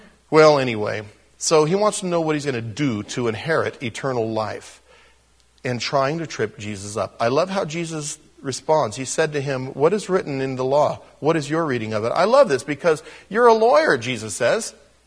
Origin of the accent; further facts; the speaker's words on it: United States; But I'm going to call it Shema, because I'm just an American.